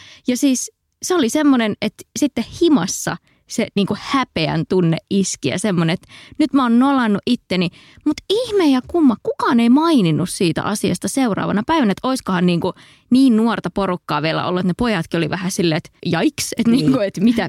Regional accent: Eno, North Karelia, Finland; Ja ne oli Helsingistä ostettu ja se on Enossa, mistä mä oon kotoisin, niin iso juttu.

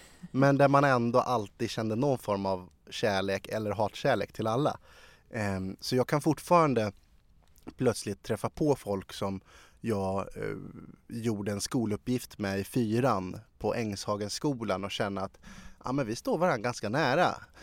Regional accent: Sala, Västmanland County, Sweden; also born or lived in Algeria; Nej, jag är den enda som är född i Algeriet. Vi kom ju när jag var 1,5. Så mina bröder är alla födda och uppvuxna i Sverige. I Sala, till största del.

